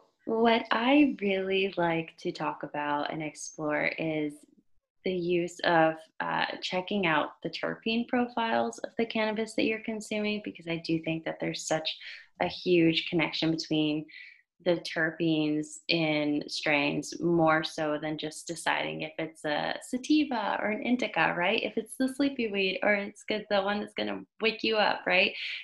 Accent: Miami, Florida, United States; moved away as an adult; growing up in Miami, it's a very blunt city, so blunts.

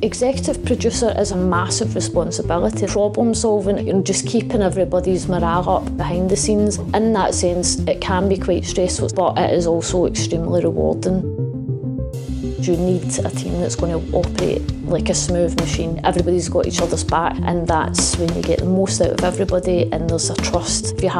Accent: Glasgow, Scotland, United Kingdom; In terms of being Glaswegian, writers having a voice, we're so multi-talented, multicultural, we've got so much history

